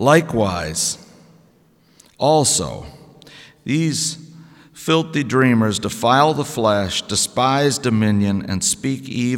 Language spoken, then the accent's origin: English; Massachusetts, United States; I'm from Massachusetts. And there's a lot of millstones.